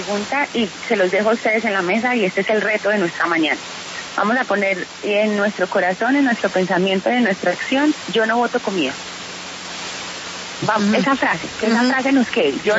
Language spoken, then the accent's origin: Spanish; Medellín, Antioquia, Colombia; Yo soy de Medellín, soy paisa